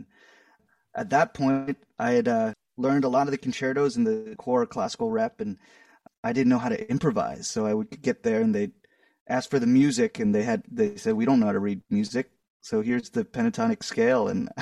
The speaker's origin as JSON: {"language": "English", "town": "Austin", "region": "Texas", "country": "United States", "said": "I'm from Austin, Texas, and my mother's a violinist."}